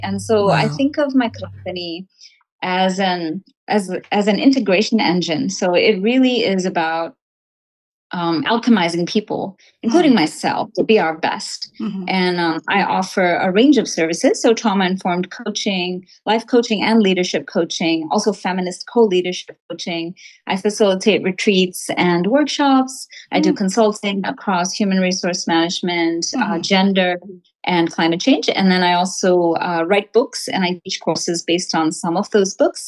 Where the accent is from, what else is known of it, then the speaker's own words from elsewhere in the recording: Fiji; born there; yes, I was born here in Fiji. I'm Fijian American.